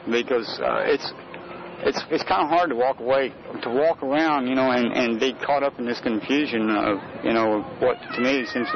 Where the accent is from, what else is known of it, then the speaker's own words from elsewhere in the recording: United States; as an American and being here in my lifetime and everything